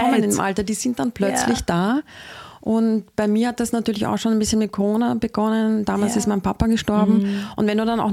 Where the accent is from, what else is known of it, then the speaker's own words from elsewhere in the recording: Vienna, Austria; mehr in Wien zu sein, mehr in meiner Heimatstadt zu sein